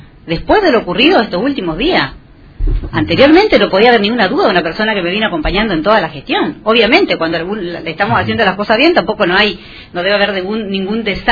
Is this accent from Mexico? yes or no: no; General Urquiza, Misiones, Argentina; Yo soy nacida y criada en General Urquiza también